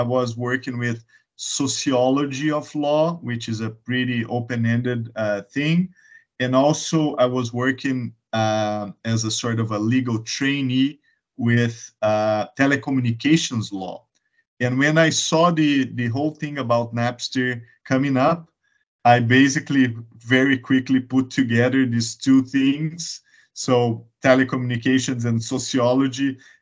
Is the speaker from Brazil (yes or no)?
yes; Brazil; I am originally from Brazil. I live in São Paulo now.